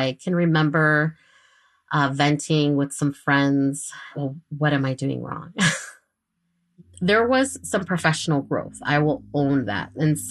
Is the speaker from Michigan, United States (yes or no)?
no; Chicago, Illinois, United States; I am from Chicago. I am a Chicago native. My parents came to the U.S. from Michoacán, Mexico. I grew up on the north side of the city.